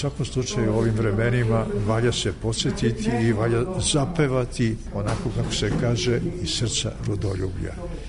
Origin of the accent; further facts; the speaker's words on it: Serbia; sigurno i kao Srbin, Srbijanac